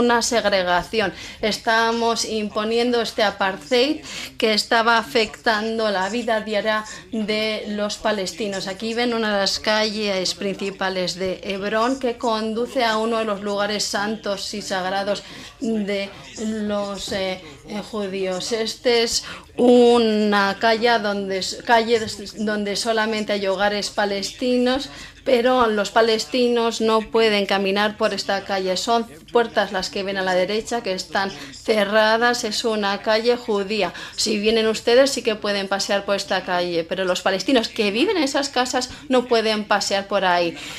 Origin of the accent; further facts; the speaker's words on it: Jerusalem, Jerusalem District, Israel; Yo crecí en este entorno, en Jerusalén, sabiendo que el Holocausto era algo muy, muy reciente.